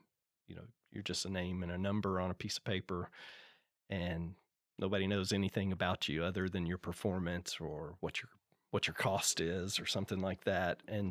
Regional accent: Frankfort, United States; So I'm grew up in Frankfort, 22 miles

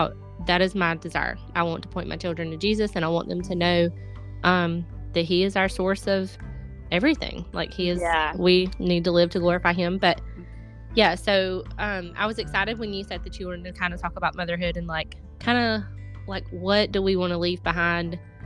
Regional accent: Georgia, United States; If you can't tell, I am from the South. The first question I get when people watch my stories is, are you from Texas? Where are you from? No, I'm actually from Georgia

